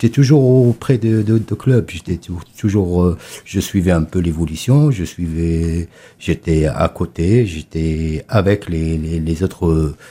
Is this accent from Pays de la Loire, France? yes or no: no; Marseille, Provence-Alpes-Côte d'Azur, France; Je viens de Sud, hein, je viens de Marseille